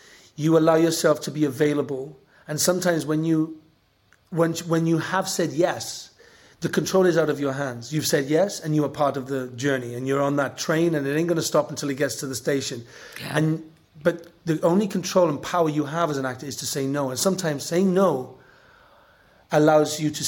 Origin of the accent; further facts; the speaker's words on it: Wales, United Kingdom; And I'm like, oh, I'm from this. I'm Welsh.